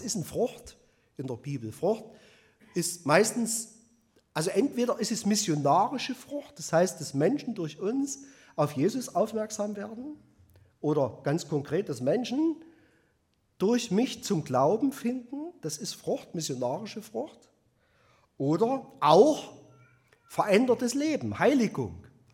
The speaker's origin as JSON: {"language": "German", "town": "Bautzen", "region": "Saxony", "country": "Germany", "tie": "born or raised there", "said": "aus der Nähe von Bautzen, meine alte Heimat."}